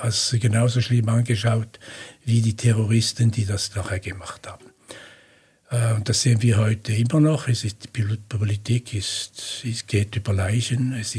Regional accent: Switzerland; natürlich nicht der typische Muslim im Westen. Ich bin nicht der Immigrant. Ich bin ein Schweizer

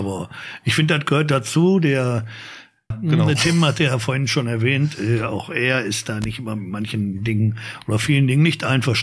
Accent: Essen, North Rhine-Westphalia, Germany; now in Oberhausen, Germany; Ursprünglich komme ich aus Essen, bin dann über den Umweg Spanien, wo ich meine Frau kennengelernt habe, dann in Oberhausen gelandet

